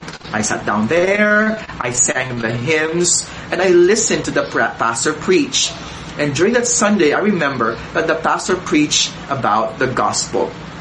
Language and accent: English; Philippines; I grew up in Ilocito, Philippines, with my extended family.